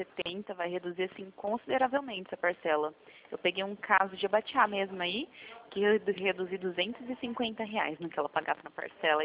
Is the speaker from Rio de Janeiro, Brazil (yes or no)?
no; Londrina, Paraná, Brazil; Eu sou de Londrina.